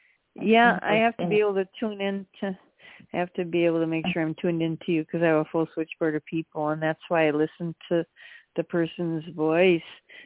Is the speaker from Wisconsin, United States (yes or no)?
yes; Milwaukee, Wisconsin, United States; I grew up in Milwaukee, Wisconsin.